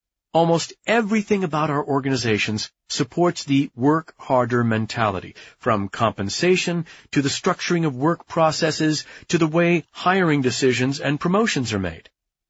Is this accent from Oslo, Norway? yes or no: yes; Oslo, Norway; English is a second language; I was an accomplished track and field runner in my hometown of Oslo, Norway